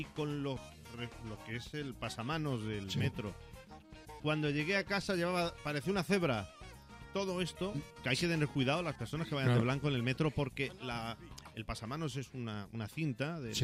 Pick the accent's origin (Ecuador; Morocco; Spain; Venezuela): Spain; Castilla-La Mancha; Digo, es que soy de La Mancha, y los que somos de La Mancha